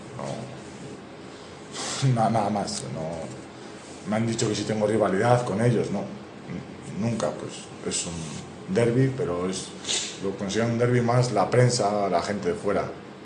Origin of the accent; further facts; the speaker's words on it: Valladolid, Castile and León, Spain; Bueno, la única conclusión es que soy de Valladolid